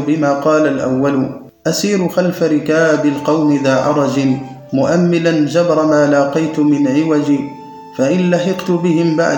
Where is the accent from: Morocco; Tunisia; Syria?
Morocco; بمملكتنا المغربية الحبيبة.